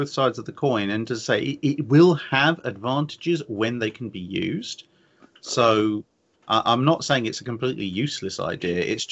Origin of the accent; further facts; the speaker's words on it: United Kingdom; And then, well, to be honest, we're British.